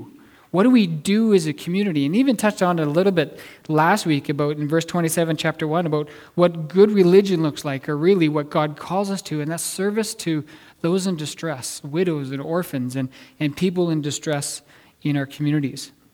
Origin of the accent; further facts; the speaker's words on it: Canada; me as a Canadian